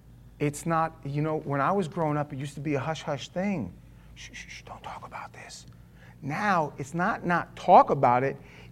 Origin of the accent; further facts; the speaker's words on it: New York, United States; I grew up in New York, and they used to have this thing in the 70s and 80s